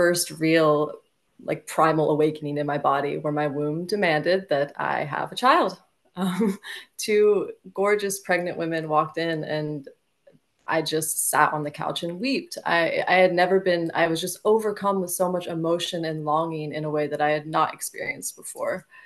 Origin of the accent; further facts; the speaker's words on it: United States; now in Denmark; I am from the States, but I live in Denmark.